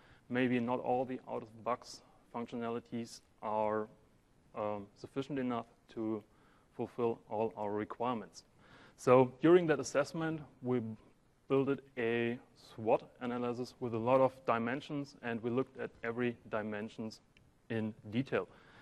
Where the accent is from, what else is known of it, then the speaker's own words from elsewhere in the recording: Germany; English is a second language; maybe you hear it because of my accent. My roots are back in Germany